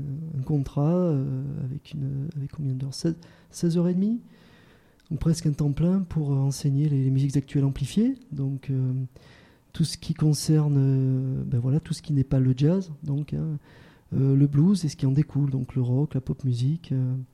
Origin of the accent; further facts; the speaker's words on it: La Seyne-sur-Mer, Provence-Alpes-Côte d'Azur, France; Pourtant, je ne venais pas très loin. Je suis originaire de la Seyne-sur-Mer, dans le Var.